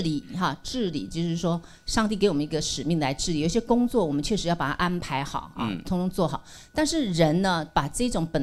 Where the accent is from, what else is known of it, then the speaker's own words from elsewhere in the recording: China; 所以我们中国人也有一句话说，人不为己